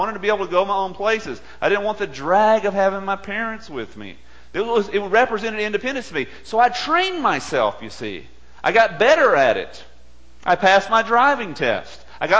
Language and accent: English; Texas, United States; I remember growing up in East Texas. And we lived in a rural community at that time.